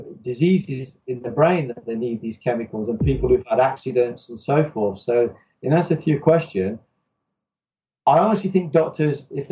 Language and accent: English; Sicily, Italy; moved away; I had a lot of fights because obviously I came from Sicily, but it wasn't really bullying.